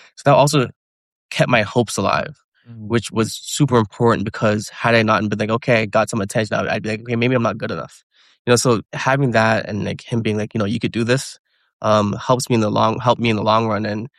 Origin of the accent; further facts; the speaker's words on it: Canada; you know, as a Canadian especially, you don't have too much time.